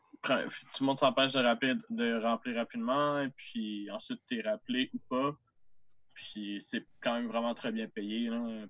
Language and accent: French; Quebec, Canada; moved away; Quand je suis parti d'Abitibi, c'était pour faire musique technique.